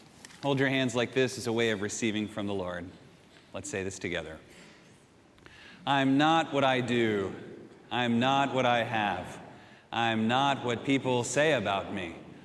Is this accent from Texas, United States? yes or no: no; San Juan Capistrano, California, United States; I grew up in San Juan Capistrano. It's kind of a horse town near the ocean, not too far from here in the southern part of Orange County.